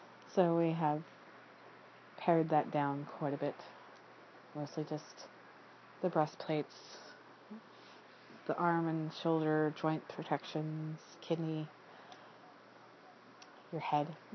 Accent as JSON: {"language": "English", "region": "Texas", "country": "United States", "tie": "born or raised there", "said": "I am a huge fan of Mexican food, or Tex-Mex, because I grew up in Texas."}